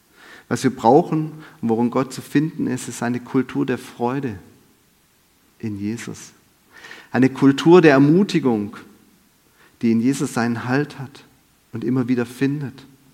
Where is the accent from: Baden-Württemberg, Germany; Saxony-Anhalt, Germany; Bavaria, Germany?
Baden-Württemberg, Germany; Es gibt als Schwabe so ein Motto: nichts gesagt ist genug gelobt.